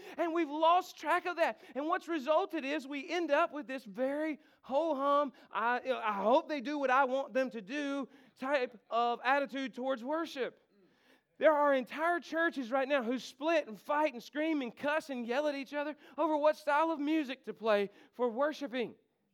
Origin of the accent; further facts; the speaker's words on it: United States; I'm from Warren County, man. It works down there. Or up there, actually.